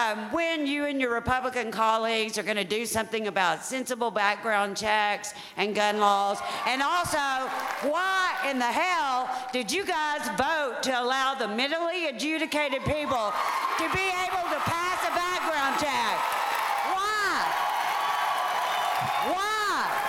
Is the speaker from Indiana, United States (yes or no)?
no; Little Rock, Arkansas, United States; from Little Rock, Arkansas.